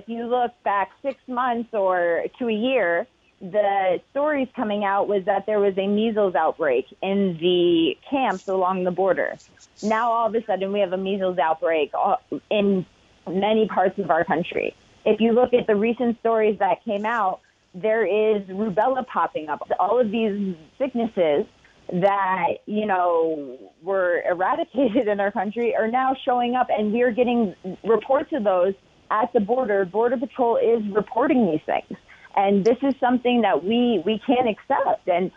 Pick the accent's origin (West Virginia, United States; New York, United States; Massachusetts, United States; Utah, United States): New York, United States; Yeah, so I grew up in New York, born and raised